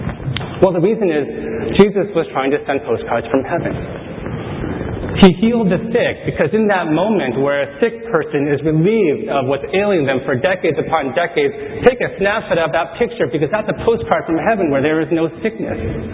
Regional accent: United States; And so the waitress asked me, where's your home? I said, okay, I'm from the United States.

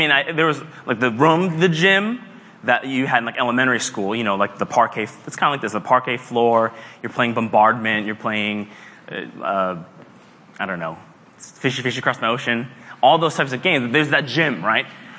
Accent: Massachusetts, United States; My middle school, I grew up in Massachusetts, Stone Middle School

